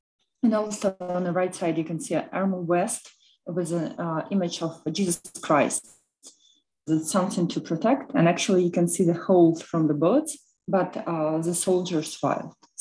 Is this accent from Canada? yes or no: no; Kyiv, Ukraine; now in Nemishaieve, Ukraine; I'm from Kyiv and I was born in Kyiv, but since last year I was moved to Nemishaeva communities. It's close to Bucha.